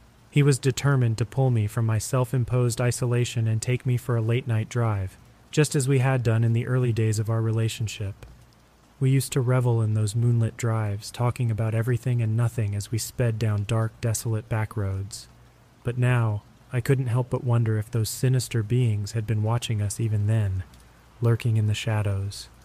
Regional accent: Montana, United States; This is my fourth and final story of events that happened to me over the course of a summer in my home state of Montana.

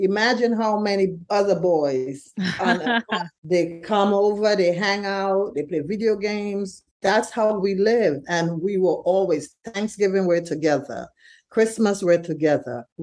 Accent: St. Vincent & Grenadines; now in Brooklyn, United States; So, like you said, we're from St. Vincent originally, but Tyler grew up in a home. We live on East 8th and Beverly in Brooklyn, and we've been living in this home for 31 years.

